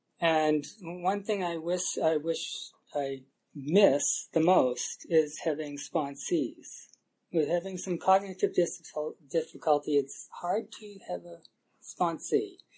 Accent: Massachusetts, United States; when I grew up in Massachusetts, and for 1 year, Massachusetts had the drinking age at 18.

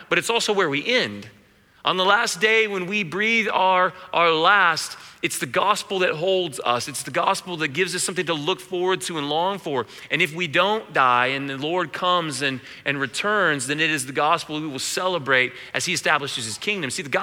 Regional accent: United States; I mean, I was a guy growing up in College Hill in a middle-class family, going to CCA.

